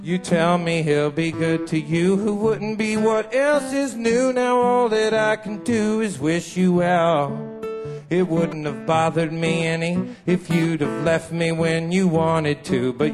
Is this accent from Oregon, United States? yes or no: yes; Portland, Oregon, United States; It's about a rock and roll band from my hometown of Portland, Oregon.